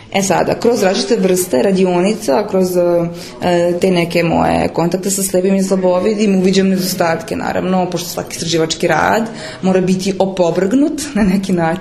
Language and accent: Serbian; Novi Sad, Vojvodina, Serbia; dolazim iz Novog Sada.